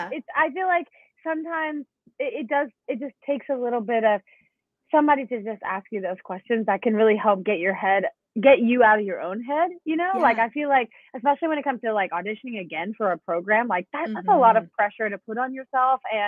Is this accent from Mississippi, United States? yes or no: yes; Mississippi, United States; I'm from Mississippi, so the dance training in my town was not amazing, but we got to do all different types of dance